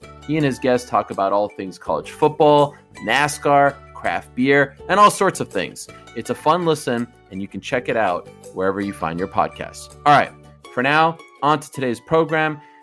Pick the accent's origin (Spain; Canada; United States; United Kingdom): Canada; It's also Remembrance Day in my home country of Canada.